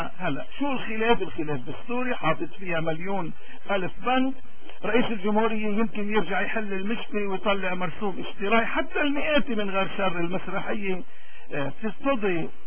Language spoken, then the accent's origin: Arabic; Lebanon; ولكن نحن كلبنانيين بهمنا يضل في شيء اسمه لبنان